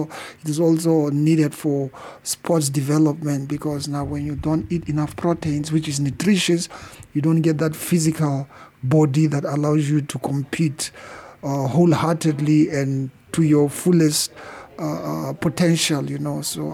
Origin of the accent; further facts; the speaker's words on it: Omaheke, Namibia; I am from Omaheke region and I am a media freelancer currently based here.